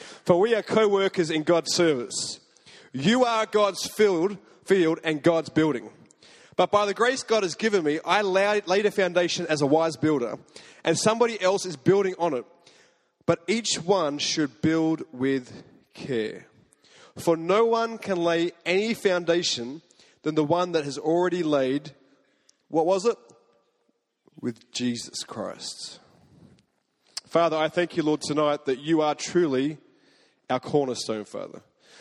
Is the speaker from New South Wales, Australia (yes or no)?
yes; Sydney, New South Wales, Australia; I grew up in Sydney, so I wasn't anywhere really near a farm